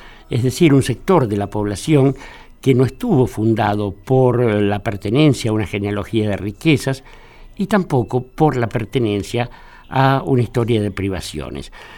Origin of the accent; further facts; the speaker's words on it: Buenos Aires, Argentina; born there; Yo nací ahí al lado, en Barracas, en Martín García Montes de Oca.